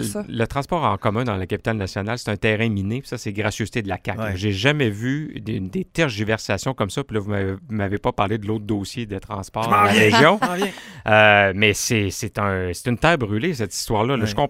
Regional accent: Lévis, Quebec, Canada; Moi, je viens de Lévis, je l'ai mentionné à plusieurs reprises.

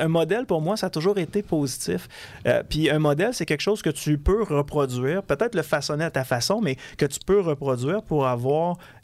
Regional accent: Quebec, Canada

